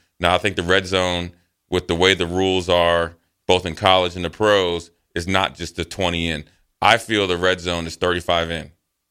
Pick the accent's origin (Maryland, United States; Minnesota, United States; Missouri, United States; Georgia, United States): Maryland, United States; Frederick; one of my fondest memories growing up in Frederick, Maryland, was when at that time they were called the Redskins.